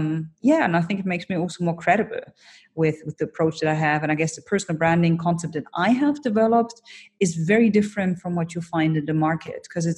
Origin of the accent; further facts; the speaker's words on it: Germany; I'm originally from Germany, and there's a tendency that we are raised in a way that you either do it perfectly or you don't do it at all.